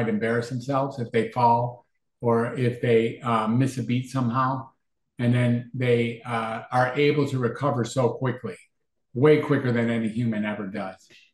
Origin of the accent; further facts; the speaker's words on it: United States; as an American white human being coming from the suburbs of a major city